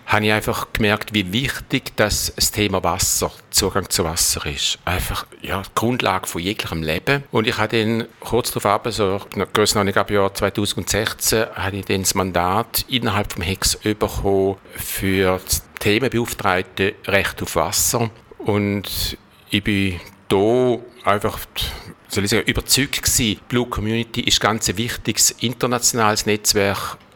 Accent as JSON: {"language": "German", "region": "Thurgau", "country": "Switzerland", "tie": "born or raised there", "said": "Ich habe einen kleinen Bauernhof im Thurgau oder dort, wo ich aufgewachsen bin"}